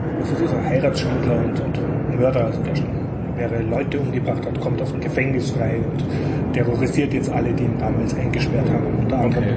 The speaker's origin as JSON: {"language": "German", "country": "Austria", "said": "Man fühlt sich als Österreicher gleich gut aufgehoben."}